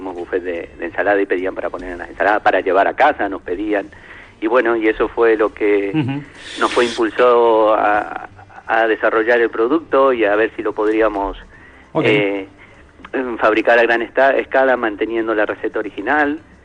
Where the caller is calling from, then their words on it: Catalonia, Spain; Sí, estamos aquí en Cataluña.